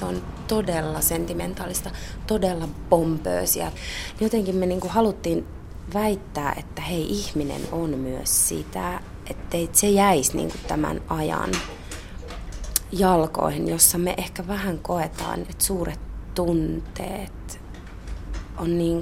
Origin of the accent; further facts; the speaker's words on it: Nurmes, North Karelia, Finland; tullut opettamaan Nurmekseen, josta mä oon kotoisin Pohjois-Karjalasta